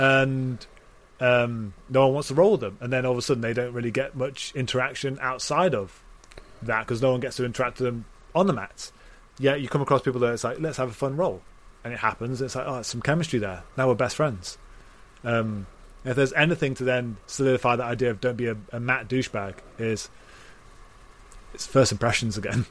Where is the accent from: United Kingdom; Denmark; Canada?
United Kingdom; British. I'm British. It's how we operate. We've got a monarchy.